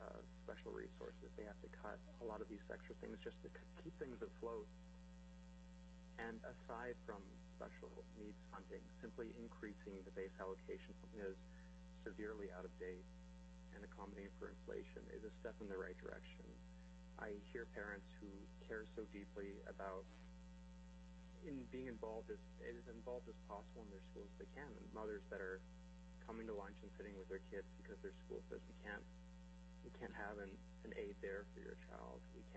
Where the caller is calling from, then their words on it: Anchorage, Alaska, United States; I'm calling in from Anchorage, and I'm calling as a parent of a child in the Anchorage School District